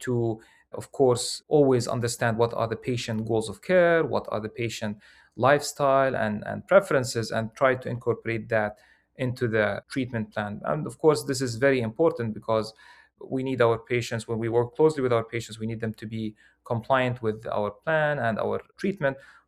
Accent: Jordan; English is a second language; moved away as an adult; now in United States; So I'm originally from Jordan. I did my medical school back there.

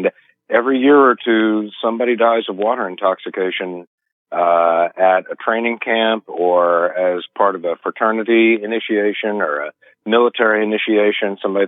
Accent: Memphis, Tennessee, United States; In Memphis, Tennessee, which is my hometown, we just had a young man shot in the head

